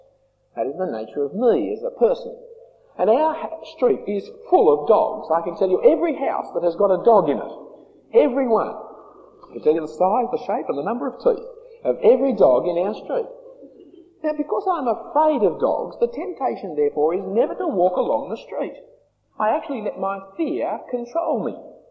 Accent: Australia; I'm an Australian.

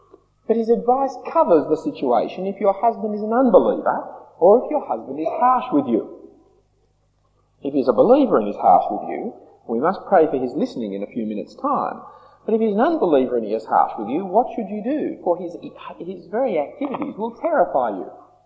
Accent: Australia; I'm an Australian.

